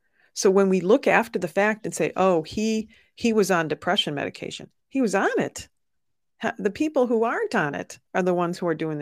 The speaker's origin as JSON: {"language": "English", "town": "Detroit", "region": "Michigan", "country": "United States", "tie": "born there", "said": "You know, I was born in Detroit, and Oxford High School in Oakland County is north of Detroit."}